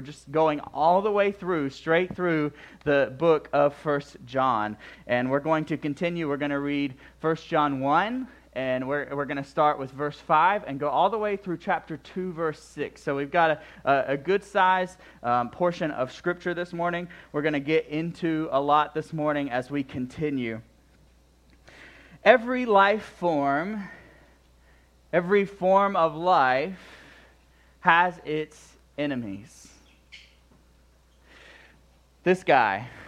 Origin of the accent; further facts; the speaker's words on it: the South, United States; I made it up. I'm from the South. I can do that.